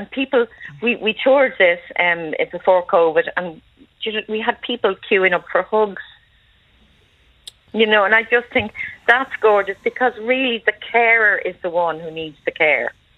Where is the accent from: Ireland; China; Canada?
Ireland; and we're great at that as Irish people, at looking at the funny things